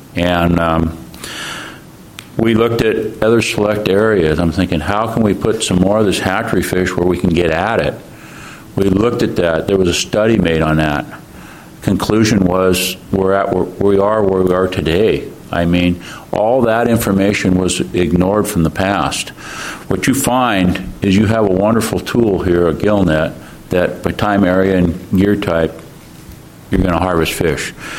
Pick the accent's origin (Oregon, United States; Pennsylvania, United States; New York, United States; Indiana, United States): Oregon, United States; Astoria; I'm from Astoria. I have a processing plant.